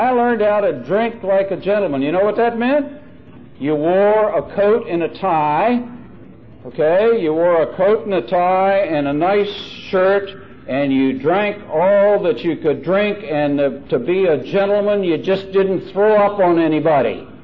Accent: Arlington, Virginia, United States; I grew up in Arlington, Virginia, with this very successful kind of family.

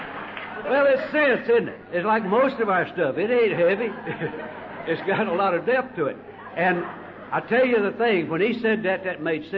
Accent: North Carolina, United States; You know, I'm from North Carolina. I can't even talk this fast.

